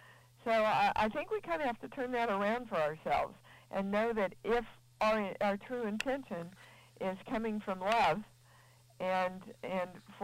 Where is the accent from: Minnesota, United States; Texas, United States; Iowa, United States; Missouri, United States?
Missouri, United States; Kansas City; in my family, in my Methodist family growing up in Kansas City, that was almost a cardinal sin.